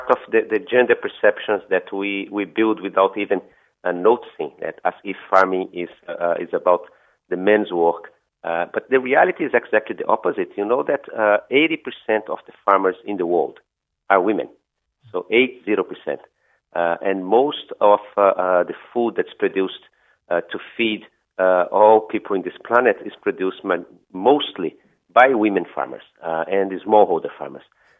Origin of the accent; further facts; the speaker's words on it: Brazil; I grew up in Brazil in the countryside